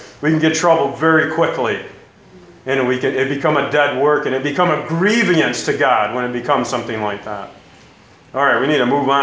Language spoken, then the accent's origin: English; United States; And there I'm American, I'm dressed like I am right now.